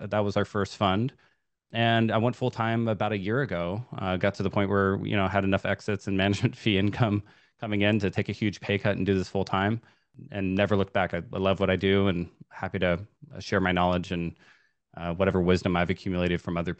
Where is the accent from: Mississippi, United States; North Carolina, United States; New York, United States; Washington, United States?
Washington, United States; Seattle; So I'm from Seattle.